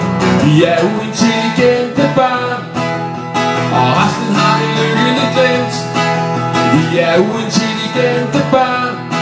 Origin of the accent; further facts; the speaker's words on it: Roskilde, Zealand, Denmark; jeg er jo født og opvokset i Roskilde. Jeg kommer her ikke så tit længere.